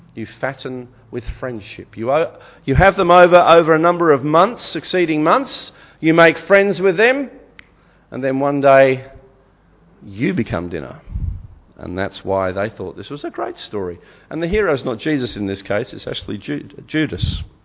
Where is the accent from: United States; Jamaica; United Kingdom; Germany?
United Kingdom; England; now in Australia; When I first came to Australia as an English migrant back in the 60s, I was confronted by strange words.